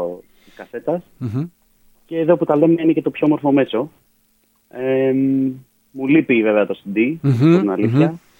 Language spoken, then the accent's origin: Greek; Oropos, Attica, Greece; το μέρος που μεγάλωσα στον Οροπό.